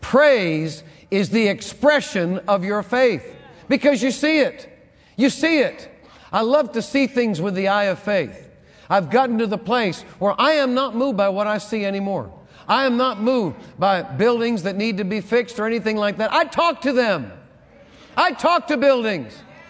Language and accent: English; Northeast, United States; now in Texas, United States; See, now I'm from the Northeast. And now I'm a Texan.